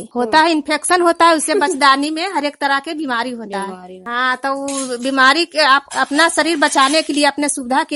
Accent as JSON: {"language": "Hindi", "town": "Ganpura", "region": "Bihar", "country": "India", "said": "ग्राम गनपुरा, मैं ललंदा जिला की निवासी हूँ।"}